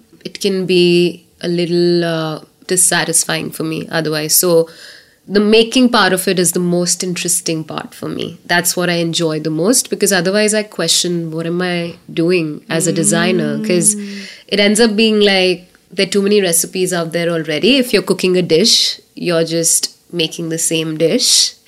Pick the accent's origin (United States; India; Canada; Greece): India; I was from India, Southeast Asia.